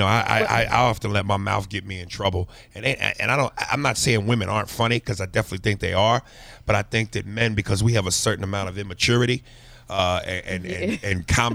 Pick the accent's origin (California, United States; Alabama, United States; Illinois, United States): Alabama, United States; Mobile; I'm from Mobile, Alabama